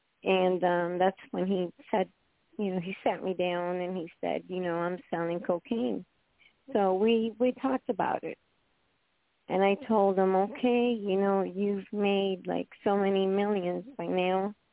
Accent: New York City, New York, United States; I was born from Cuban parents. They came in to the United States, actually in New York City, in 1953. So I was born and raised in Manhattan.

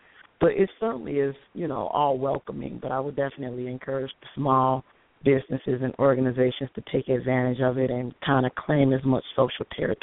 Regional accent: Chicago, Illinois, United States; Yeah, I am actually local, so I'm from the Chicagoland area, and I went to Columbia College Chicago

